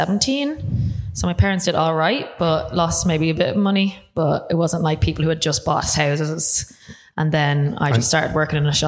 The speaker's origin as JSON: {"language": "English", "town": "Dublin", "region": "Leinster", "country": "Ireland", "said": "I'm from Dublin."}